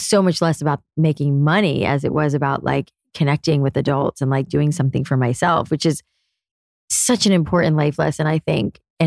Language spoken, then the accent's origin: English; Florida, United States; moved away as an adult; also born or lived in New York City; I was a curly hair girl growing up in South Florida and really kind of lost after high school and didn't know what I wanted to do with my life, and moved to New York City and basically lived in New York all of my 20s.